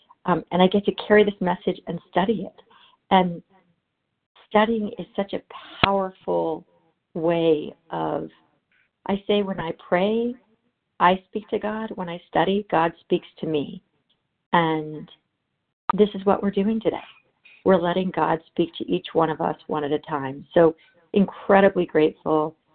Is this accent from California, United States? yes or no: yes; California, United States; from Southern California, gratefully recovered.